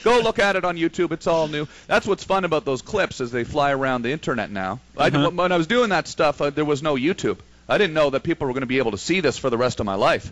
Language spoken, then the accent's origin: English; Ottawa, Ontario, Canada; So I'm from Ottawa, Canada, right?